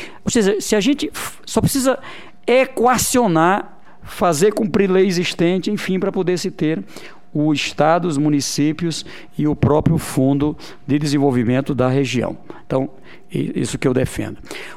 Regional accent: Northeast Region, Brazil; Eu digo para você aqui, como nordestino

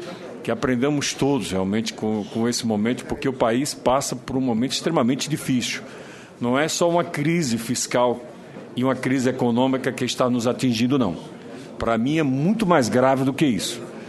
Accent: Northeast Region, Brazil; nós que não somos paranaenses, que somos do Nordeste

